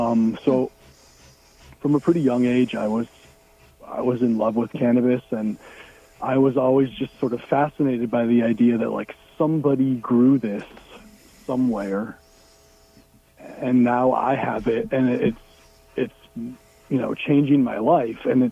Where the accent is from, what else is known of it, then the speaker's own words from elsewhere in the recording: Grand Rapids, Michigan, United States; also born or lived in California; Well, I was born in California, and not too long after I was born, my family decided to move to Michigan because my dad got a job. So I was raised in Grand Rapids, Michigan